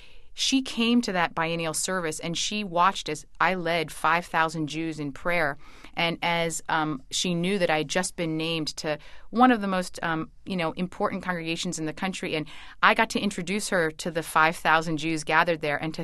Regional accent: Tacoma, Washington, United States; growing up in Tacoma, Washington, in a very small Jewish community, on the one hand, I was the Jewish representative.

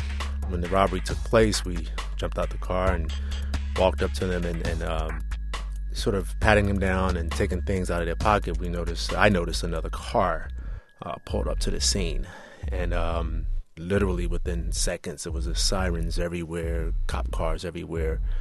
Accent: Newark, New Jersey, United States; Now, I was fortunate to come back home to my hometown of Newark, New Jersey, and practice emergency medicine in the same hospital that I was born in.

